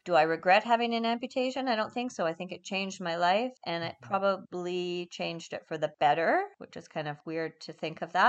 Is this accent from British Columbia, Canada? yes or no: yes; Vancouver, British Columbia, Canada; I grew up in Vancouver.